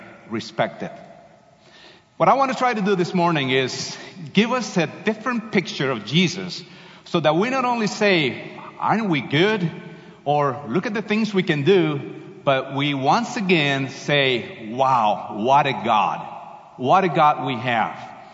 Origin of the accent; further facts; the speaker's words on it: Colombia; So, as Pastor said, I'm from Colombia, South America.